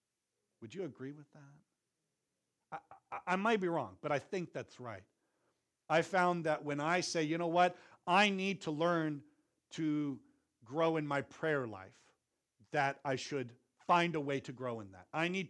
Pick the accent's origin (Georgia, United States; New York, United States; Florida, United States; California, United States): California, United States; Vacaville; I would just go back to my hometown of Vacaville